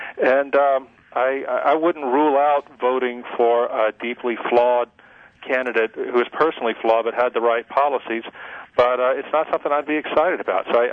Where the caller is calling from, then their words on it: Louisiana, United States; Well, I'm actually talking to you from South Louisiana. I'm visiting my mom and dad down here